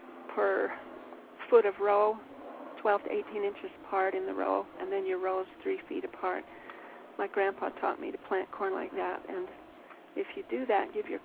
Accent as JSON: {"language": "English", "region": "Utah", "country": "United States", "said": "around here, we're from Utah"}